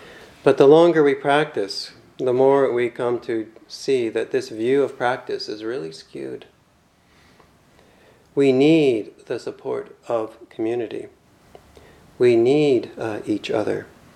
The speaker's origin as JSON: {"language": "English", "town": "Calgary", "region": "Alberta", "country": "Canada", "tie": "born or raised there", "said": "I grew up here in Calgary, a cowboy society, a culture that prizes the myth of the individual hero."}